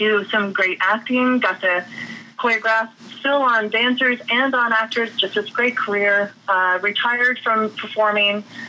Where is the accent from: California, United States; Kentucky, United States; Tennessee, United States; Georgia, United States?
Kentucky, United States; Lexington; also born or lived in Woodford County, Kentucky; I was born in Woodford County, Kentucky, and raised mainly in Lexington. My family moved there when I was about four.